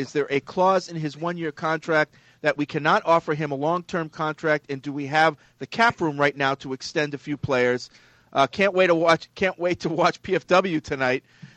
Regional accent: Springfield, United States; now in Indianapolis, United States; I live and work out here. I'm from Springfield originally, and I like the Pats even when they suck.

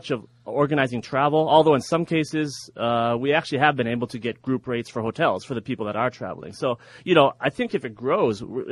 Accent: Hawaii, United States; I'm from Hawaii originally, where my father grew up

